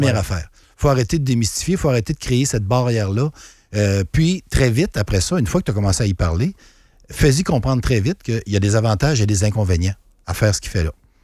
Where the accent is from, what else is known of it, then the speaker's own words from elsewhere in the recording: Quebec, Canada; quand j'étais jeune dans Beauce, on se tenait, ben, il y avait la gang du village, il y avait la gang du domaine